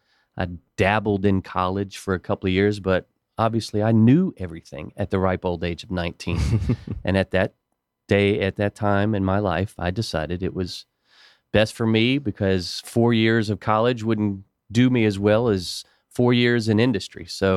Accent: Buckhead, Georgia, United States; I was born and raised in Buckhead, and Buckhead has grown tremendously and has gotten way too crowded.

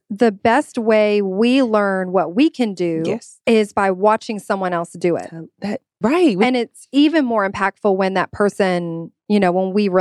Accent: Douglasville, Georgia, United States; this hits close to home for me, a Latina, Puerto Rican. Yes. But I grew up in Douglasville, Georgia.

